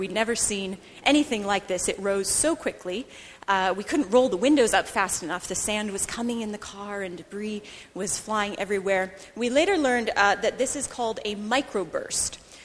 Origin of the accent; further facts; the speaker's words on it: Midwest, United States; I grew up along the shores of Lake Michigan, which is one of the great lakes in the Midwest United States.